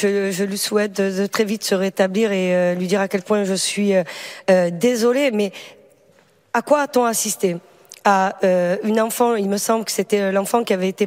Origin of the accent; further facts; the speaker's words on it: Marseille, Provence-Alpes-Côte d'Azur, France; ça s'est passé chez moi à Marseille